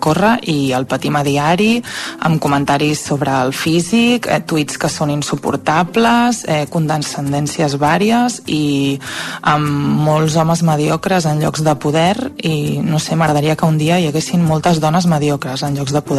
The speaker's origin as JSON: {"language": "Catalan", "town": "Parets del Vallès", "region": "Catalonia", "country": "Spain", "said": "tinc 38 anys, sóc de Parets"}